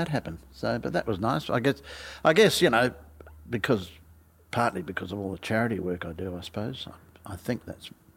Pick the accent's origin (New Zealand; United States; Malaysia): New Zealand; now in Australia; Yeah, well, sort of. I'm a Kiwi. I'm naturalised Australian.